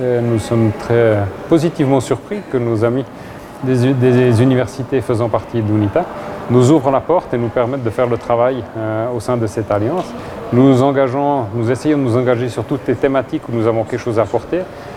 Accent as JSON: {"language": "French", "country": "Switzerland", "said": "En tant que Suisse, c'est quelque chose qui n'est pas évident aujourd'hui"}